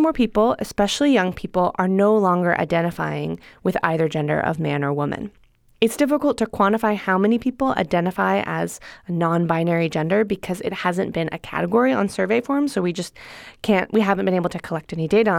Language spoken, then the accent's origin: English; Berkeley, California, United States; I'm from Berkeley.